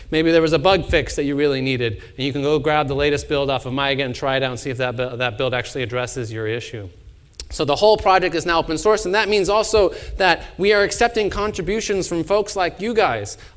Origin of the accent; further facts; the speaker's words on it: Massachusetts, United States; And I don't know how many of you have actually ever been to Boston, but I grew up in Massachusetts.